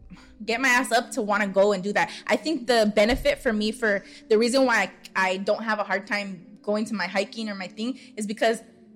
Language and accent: English; Pasadena, California, United States; Molly's from Pasadena. I'm from Pasadena as well. But I feel like I'm from Pasadena, but I know LA.